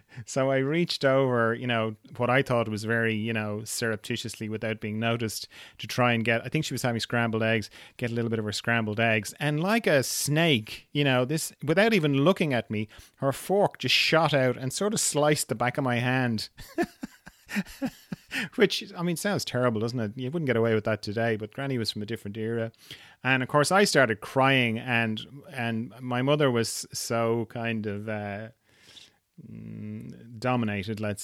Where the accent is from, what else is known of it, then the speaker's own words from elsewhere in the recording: Ireland; You know, like as an Irishman, it's all sort of in my genes, you know, being oppressed for 700 years